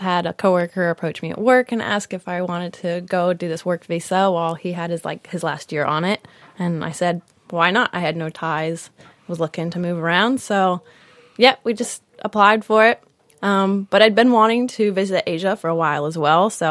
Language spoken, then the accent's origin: English; New Orleans, Louisiana, United States; also born or lived in Austin, Texas; now in Australia; Family's originally from right outside of New Orleans, but I've spent the last years calling Austin, Texas home.